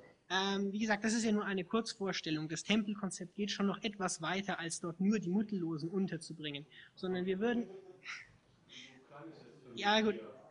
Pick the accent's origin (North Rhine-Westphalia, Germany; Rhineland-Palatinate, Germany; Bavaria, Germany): Bavaria, Germany; wir kommen aus Bayern